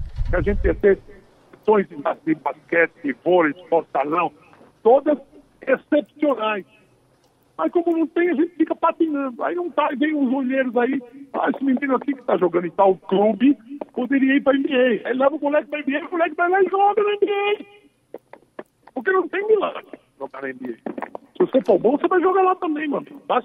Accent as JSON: {"language": "Portuguese", "region": "Rio Grande do Norte", "country": "Brazil", "said": "Eu sou do Rio Grande do Norte."}